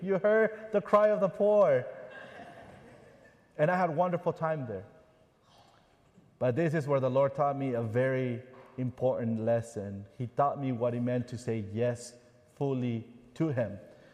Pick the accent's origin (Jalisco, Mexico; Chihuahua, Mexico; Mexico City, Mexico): Mexico City, Mexico; moved away as an adult; now in United States; I was born and raised in Mexico City. I grew up there. And I came to the United States seeking for the American dream, seeking for a better life that I wouldn't have in my home.